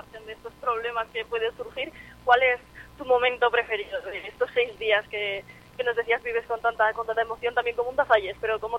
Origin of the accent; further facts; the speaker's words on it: Pamplona, Navarre, Spain; hasta a mí, que soy de Pamplona